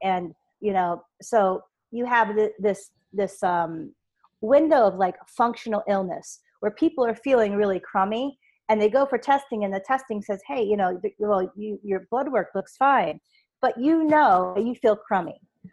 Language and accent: English; United States; the school that was in my hometown was National University